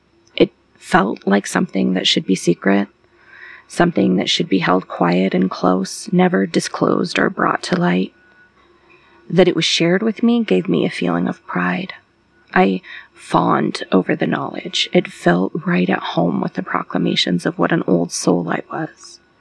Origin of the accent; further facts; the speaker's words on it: Midwest, United States; born there; I was born on June 8th, 1990, to a single mother in a mid-sized, mediocre Midwest town.